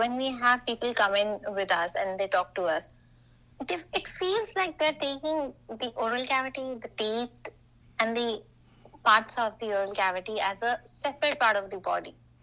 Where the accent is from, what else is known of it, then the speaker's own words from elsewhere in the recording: India; moved away as an adult; now in United States; So I worked there for a year, and then later I got another job in my hometown. So I came back to my home. And then I started applying to US for my even higher studies.